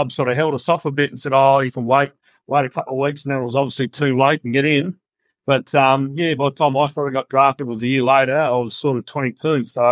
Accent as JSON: {"language": "English", "region": "South Australia", "country": "Australia", "said": "I'm originally from the Adelaide Hills."}